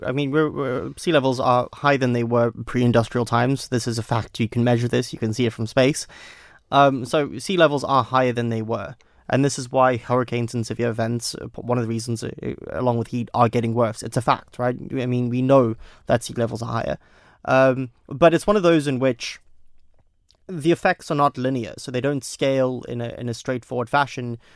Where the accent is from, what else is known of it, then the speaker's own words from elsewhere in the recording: South Africa; So in my home country of South Africa